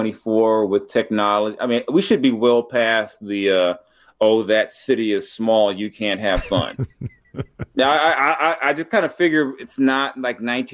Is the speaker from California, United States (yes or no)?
yes; California, United States; I grew up in Southern California.